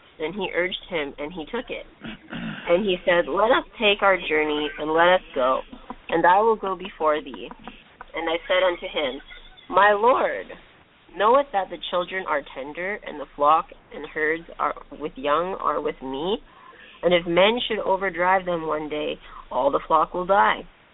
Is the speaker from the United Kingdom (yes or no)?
yes; England, United Kingdom; Sorry, I'm horribly English, and not even the good kind, no.